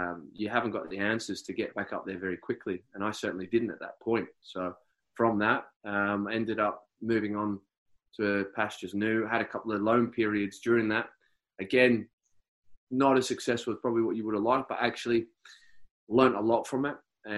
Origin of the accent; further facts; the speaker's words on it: Australia; growing up in Australia.